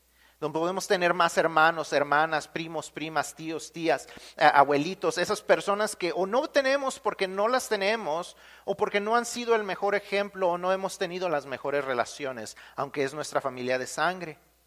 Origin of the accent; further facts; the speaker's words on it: Mexico; moved away; cuando nosotros nos vinimos de México para acá, solamente éramos mis papás y yo. Yo no tenía otra familia de sangre. En México tenía una familia de sangre relativamente grande